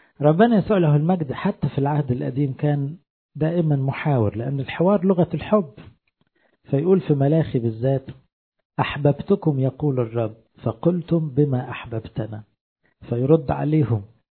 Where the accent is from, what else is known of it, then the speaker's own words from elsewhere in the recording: Egypt; وللأسف كمصريين أغلبنا مش بنعرف نعمل حوار